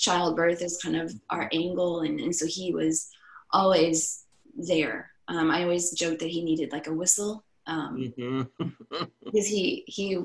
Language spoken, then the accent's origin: English; Illinois, United States; also born or lived in Dallas; We moved across the country. We had moved from Dallas back to where I was born and raised in Illinois.